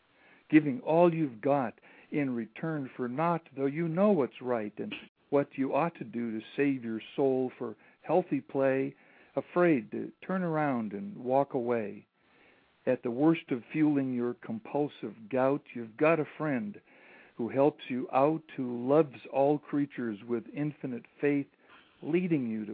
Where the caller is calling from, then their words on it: Santa Monica, California, United States; This is in Santa Monica, a blocked call in Santa Monica.